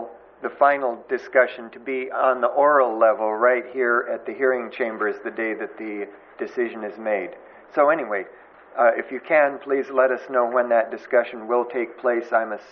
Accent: Atascadero, California, United States; not from Los Osos. I'm from Atascadero.

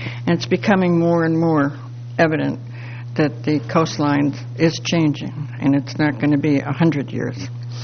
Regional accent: Morro Bay, California, United States; I'm from Morro Bay.

